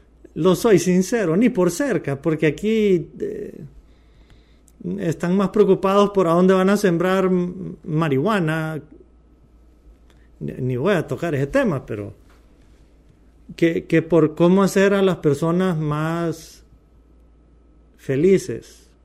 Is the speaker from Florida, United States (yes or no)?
yes; Miami, Florida, United States; volviendo a cuando era niño en Miami, me acuerdo una vez